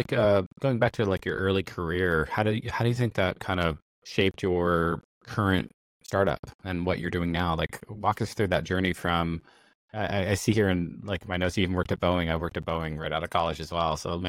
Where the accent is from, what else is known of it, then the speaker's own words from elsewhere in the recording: Lynnwood, Washington, United States; I'm from Linwood, Mount Lake Terrace kind of area. So I went to Meadowdale High School in Linwood.